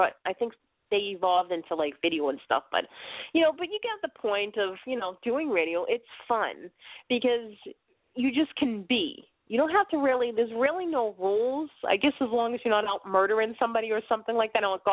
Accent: Boston, Massachusetts, United States; now in Maine, United States; I'm up here in Maine, and the thing is, you know, I come from Boston, so it's like everybody's like looking at me.

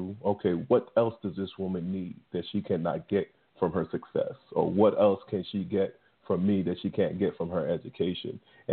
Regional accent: Jamaica; So I think from my generation, also being a Jamaican, this is the type of mindset that we actually have.

